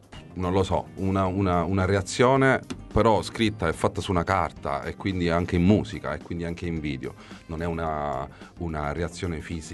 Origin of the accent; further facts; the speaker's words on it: Palermo, Sicily, Italy; also born or lived in Rome / London; I'm from Palermo, born and grow, cioè nel senso sono di Palermo, sono cresciuto qui, sono stato a Roma perché ho vissuto a Roma di ho vissuto però... a Londra